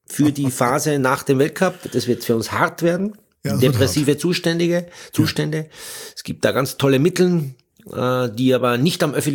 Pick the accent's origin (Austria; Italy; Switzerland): Austria; bei uns in Österreich